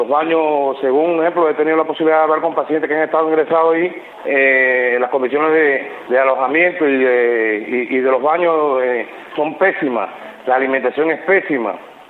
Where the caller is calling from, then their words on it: Holguín, Cuba; el dengue hemorrágico acá en la ciudad de Holguín